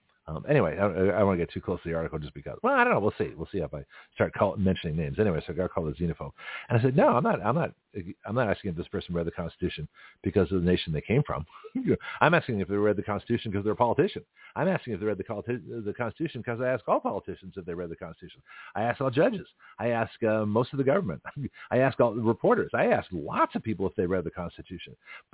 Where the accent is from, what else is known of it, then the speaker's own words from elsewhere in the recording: Canada; now in United States; I'm from another country. I'm Canadian, right?